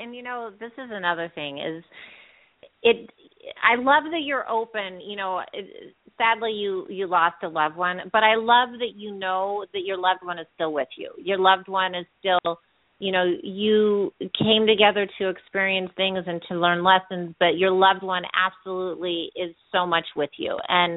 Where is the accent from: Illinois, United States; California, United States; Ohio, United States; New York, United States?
California, United States; Well, my heart is in California. I was raised there, and I love California.